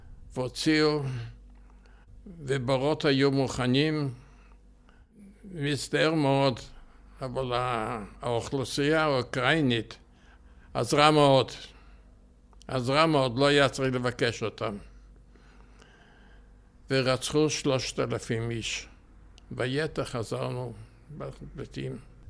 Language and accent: Hebrew; Ostroh, Rivne Oblast, Ukraine; now in Israel; נולדתי באוסטרוג. אני נולדתי ב-1922 ביר אוסטרוג, שהייתה פולין, לבית ציוני.